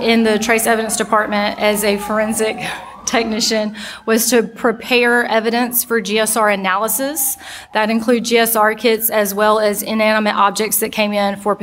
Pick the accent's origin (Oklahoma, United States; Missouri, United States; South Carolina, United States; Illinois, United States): South Carolina, United States; I grew up in the Midlands area of South Carolina. Upon graduating high school, I attended Clemson University